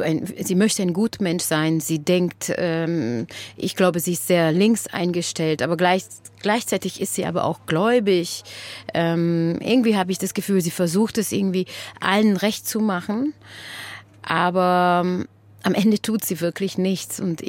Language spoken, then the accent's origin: German; Transylvania, Romania; moved away as an adult; now in Germany; also ich komme ja aus Siebenbürgen und ich bin 2003 nach Deutschland gekommen, um Schauspiel zu studieren. Und seitdem wohne ich eigentlich offiziell in Deutschland.